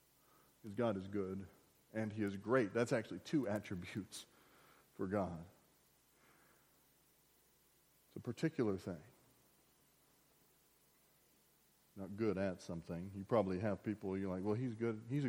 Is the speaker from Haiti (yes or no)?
no; San Antonio, Texas, United States; I'm from San Antonio area, you know, and big thing growing up, droughts.